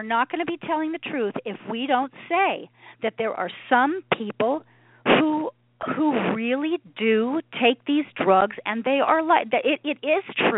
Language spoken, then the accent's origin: English; New York, United States; And I said, "I'm not angry. I'm from New York."